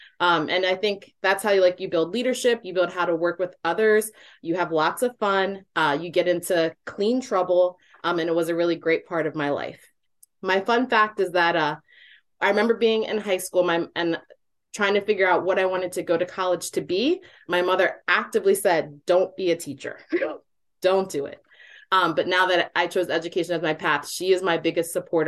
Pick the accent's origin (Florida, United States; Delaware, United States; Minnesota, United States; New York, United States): Delaware, United States; Smyrna; So I am a native Delawarean. I was born and raised in Smyrna, Delaware.